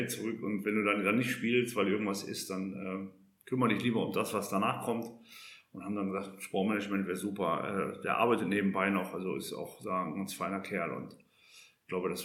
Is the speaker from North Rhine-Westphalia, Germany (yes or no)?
no; Salzgitter, Lower Saxony, Germany; Dann bin ich zurück in meine Heimat gegangen, das Salzgitter. Und also da bin ich ja groß geworden.